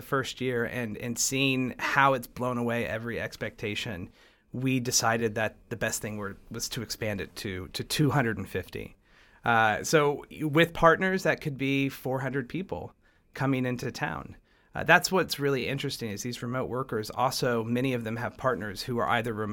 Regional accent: Tulsa, Oklahoma, United States; And I'm from Tulsa. I grew up here, but then I left and lived on both coasts.

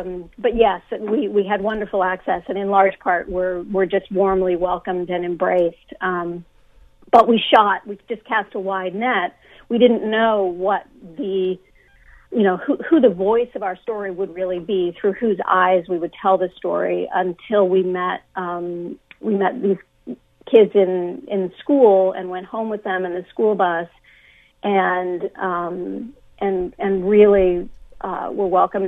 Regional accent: Oakland, California, United States; I grew up primarily in a city. I grew up in Oakland, California

